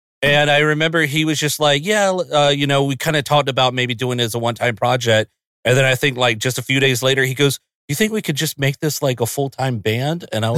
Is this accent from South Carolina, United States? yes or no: yes; South Carolina, United States; now in California, United States; So I moved from South Carolina to here in California about 10 years ago. My wife is from here.